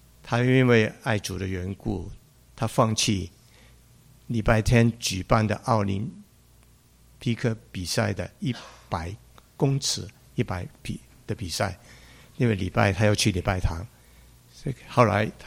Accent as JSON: {"language": "Chinese", "country": "Hong Kong", "tie": "born or raised there", "said": "我在香港长大"}